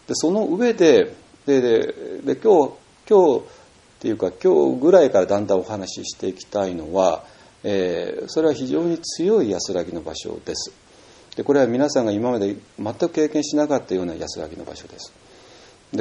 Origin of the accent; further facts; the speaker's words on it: Tokyo, Japan; 私も関東の人間であの生まれてから大学卒業するまでずっと東京で生まれ育った人間で